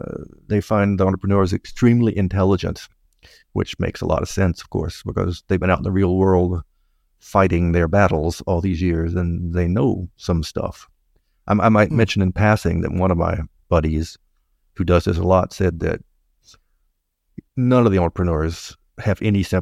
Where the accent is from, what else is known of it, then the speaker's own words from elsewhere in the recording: United States; I mean, I am an American.